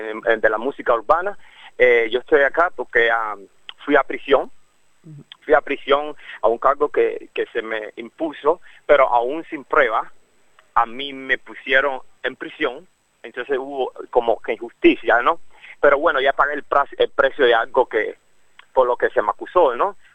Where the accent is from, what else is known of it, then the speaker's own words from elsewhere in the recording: Sydney, New South Wales, Australia; yo que soy de Sydney, ¿qué yo hago en Perth?